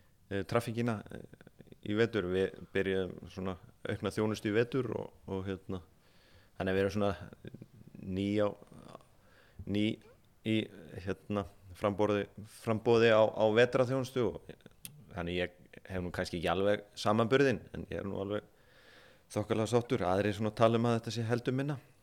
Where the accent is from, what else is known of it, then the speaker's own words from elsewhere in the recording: Hof, Southern Region, Iceland; ég er frá Hofi í Öræfum og ég vann meðal annars á Jökulsálóni